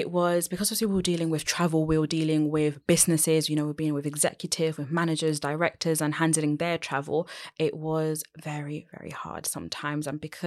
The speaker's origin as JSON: {"language": "English", "country": "Colombia", "said": "or go to Latin America, to actually my home country, Colombia."}